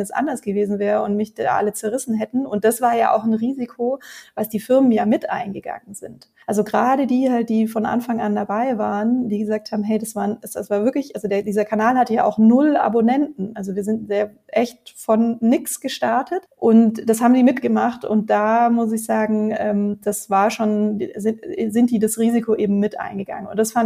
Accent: Stuttgart, Baden-Württemberg, Germany; also born or lived in Berlin; now in Munich, Germany; Also ich komme ja eigentlich aus Stuttgart. Ich bin ja Exil-Schwabe und bin dann erst war ich in Berlin, dann bin ich nach München gezogen.

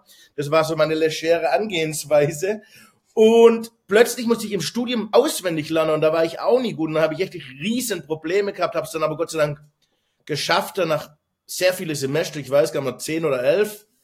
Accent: Baden-Württemberg, Germany; accent: Swabian; first language Swabian; Wobei meine Muttersprache ist ja Schwäbisch, also bei Hochdeutsch muss ich mich schon anstrengen.

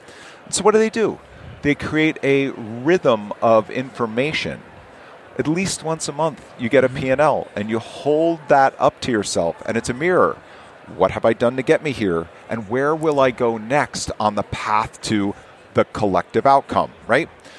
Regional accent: New York, United States; now in Vancouver, Canada; I'm a New Yorker living in Vancouver, British Columbia right now. All so right. I'm a long way from home.

